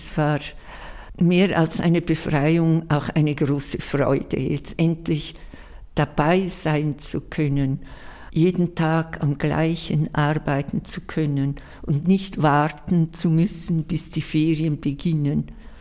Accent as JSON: {"language": "German", "town": "Scuol", "region": "Graubünden", "country": "Switzerland", "tie": "born or raised there", "first_language": "Romansh", "second_language": "German", "said": "Ich bin im Engadin aufgewachsen, in Schkuol. Und bei uns in der Familie wurde eigentlich nur Romanisch gesprochen. Schweizerdeutsch war, ich würde sagen, meine zweite Fremdsprache. Zuerst kam noch in der Schule dann Deutsch als Fremdsprache."}